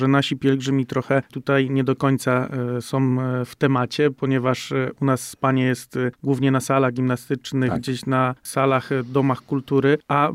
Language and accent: Polish; Kalisz, Greater Poland Voivodeship, Poland; U nas w Kaliszu jest inaczej.